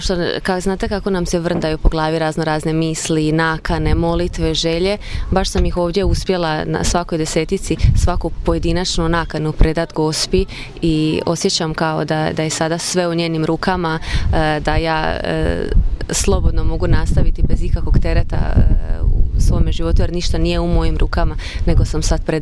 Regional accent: Osijek, Osijek-Baranja County, Croatia; now in Međugorje, Bosnia and Herzegovina; dolazim iz Osijeka, imam 33 godine

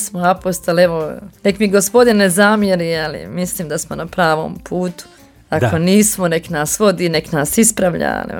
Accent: Herzegovina, Bosnia & Herzegovina; Kod nas u Hercegovini nije. Kod nas u Hercegovini to ipak hodočašće.

